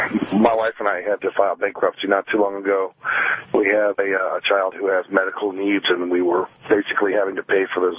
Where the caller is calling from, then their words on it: Riverview, Michigan, United States; Hey, Pete. I'm calling from Riverview.